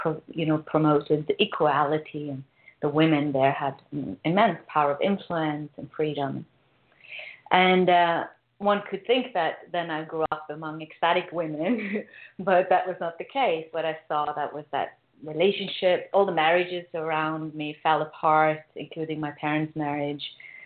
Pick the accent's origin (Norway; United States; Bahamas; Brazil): Norway; English is a second language; I grew up in Norway, and I grew up in the 70s